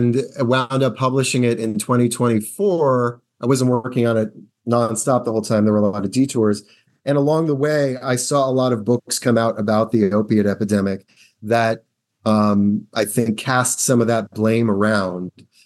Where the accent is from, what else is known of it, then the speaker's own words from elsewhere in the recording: Rhode Island, United States; I'm often frustrated by the politics of my home state. But there are some things that Rhode Island is kind of leading the way on.